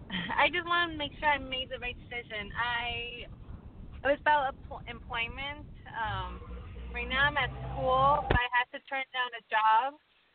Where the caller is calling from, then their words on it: Connecticut, United States; I am calling from Connecticut.